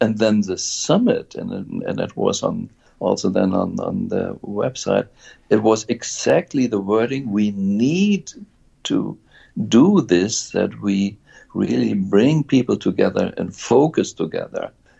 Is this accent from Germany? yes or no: yes; Germany; English is a second language; now in Switzerland; And I'm growing up in Germany, and I see still it was a Kaiser country.